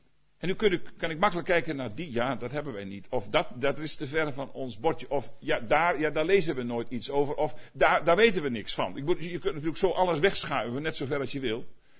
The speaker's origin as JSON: {"language": "Dutch", "region": "Groningen", "country": "Netherlands", "said": "Bij ons in Groningen was een schrijnend voorval dat mensen eieren aten."}